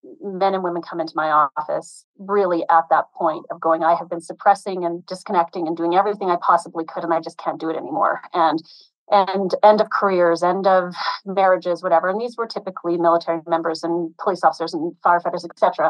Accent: Canada; I am Canadian

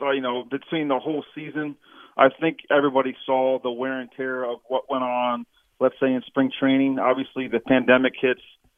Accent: Toledo, Ohio, United States; And I grew up in Toledo. My parents had season tickets

